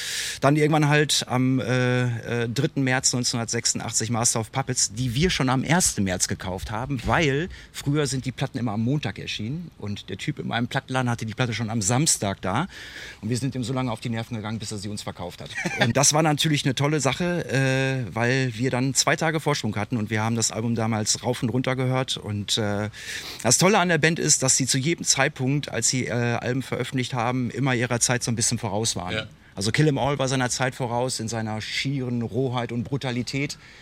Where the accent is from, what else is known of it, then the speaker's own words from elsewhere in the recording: North Rhine-Westphalia, Germany; ich komme ja aus Nordrhein-Westfalen